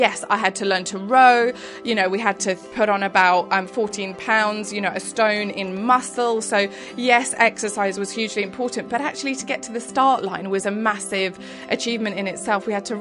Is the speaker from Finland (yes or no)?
yes; Lapland, Finland; I grew up in Lapland in Finland in the snow, skiing.